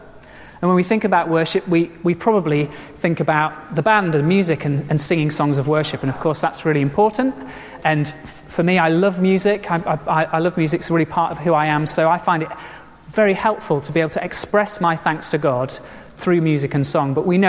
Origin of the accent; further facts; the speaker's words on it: United Kingdom; It's part of being British.